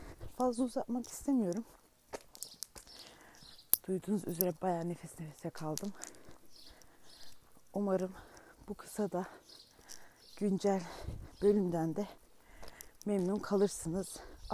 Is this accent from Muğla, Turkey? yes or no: no; Bolu, Turkey; Evet, şu an köyümüzdeyiz. Ben aslen Bolulu'yum. Bunu söylemiş miydim hatırlamıyorum ama Bolu'nun Göynük ilçesinin bir köyündeyiz. Ve çok küçük bir köy. Bu köyü şöyle düşünebilirsiniz. Ya belki 50 tane hane vardır. Bu 50 hanenin 30'u zaten akraba.